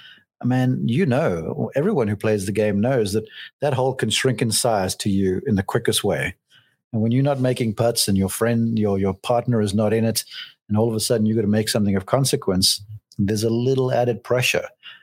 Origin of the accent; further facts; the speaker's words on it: South Africa; even though I'm South African deep down